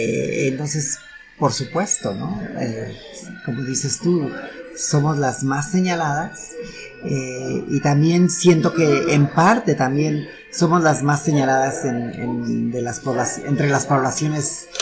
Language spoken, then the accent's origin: Spanish; Mexico; also born or lived in San Francisco, United States; soy mexicana, ¿no? Mi corazón está aquí en México, tanto como en México como en Estados Unidos, ¿no? Porque también viví en San Francisco, California